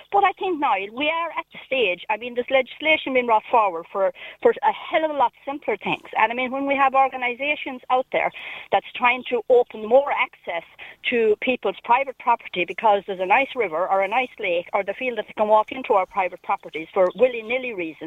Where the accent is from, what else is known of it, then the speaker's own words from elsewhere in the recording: Ireland; it is definitely high time that we, as people in rural Ireland